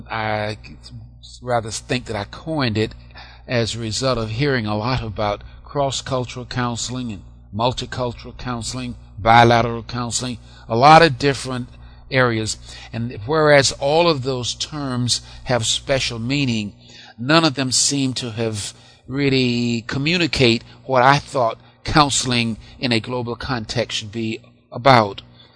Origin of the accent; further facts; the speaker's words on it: Wilmington, North Carolina, United States; I received a position, of course, in my hometown of Wilmington, where I worked for 4 years as a teacher